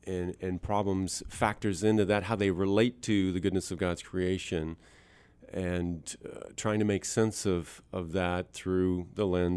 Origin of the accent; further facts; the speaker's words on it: South Dakota, United States; born there; also born or lived in Iowa / Montana / New Mexico / Arkansas; I was born in South Dakota. I've lived in Iowa, Montana, New Mexico, Arkansas, and then went to Africa for 13 years